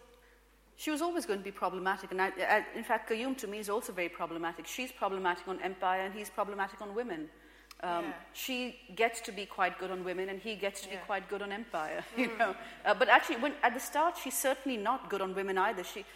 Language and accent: English; Karachi, Sindh, Pakistan; When I was growing up in Karachi